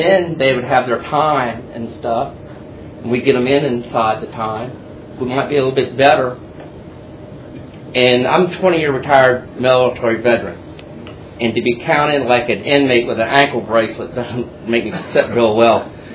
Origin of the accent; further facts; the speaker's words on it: Chesapeake, Virginia, United States; I'm from Chesapeake, Virginia.